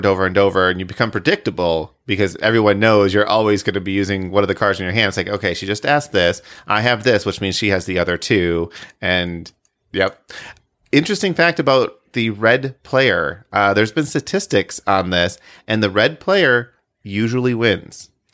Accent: Midwest, United States; I mean, I grew up in the Midwest, so it's like everybody has a basement.

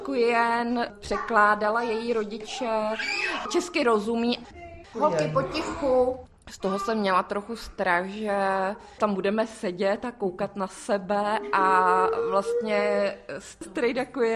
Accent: Milovice, Central Bohemian Region, Czechia; Já jsem z Milovic, tím, že jsme kousek od Prahy, tak tam cizince máme.

